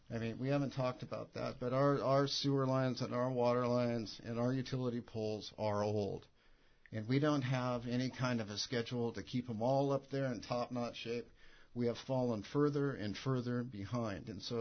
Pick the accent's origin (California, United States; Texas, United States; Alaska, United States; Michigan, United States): Alaska, United States; Ketchikan; And, you know, I'm from Ketchikan, and we've been competing with Juneau in basketball and everything else